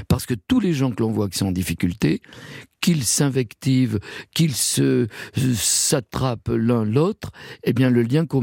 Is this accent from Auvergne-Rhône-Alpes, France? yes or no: no; Bordeaux, Nouvelle-Aquitaine, France; je suis de Bordeaux et effectivement on ne doit pas mettre d'eau dans son vin.